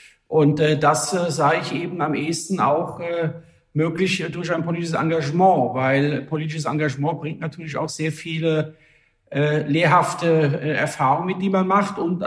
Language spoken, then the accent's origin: German; Rhineland-Palatinate, Germany; Damals auch als Schüler in meiner Heimatregion in Rheinland-Pfalz wollte Berufspolitiker werden ursprünglich.